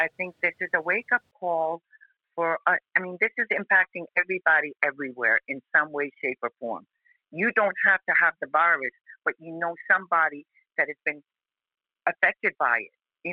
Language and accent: English; India; I'm originally from India